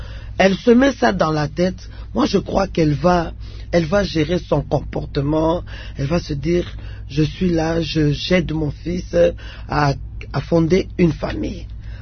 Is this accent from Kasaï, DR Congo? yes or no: yes; Kasaï, DR Congo; Chez nous au Kassa, il y a un problème